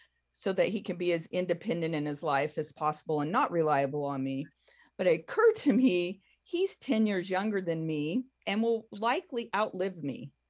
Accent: California, United States; And she would take us over. I'm from California. So she would take us over to the coast, I'd go shopping for school clothes.

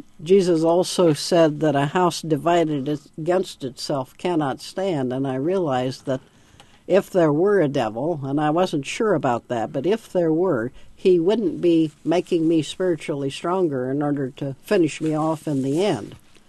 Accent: Indiana, United States; I grew up in Indiana and didn't meet Uncle Ralph until I was in college.

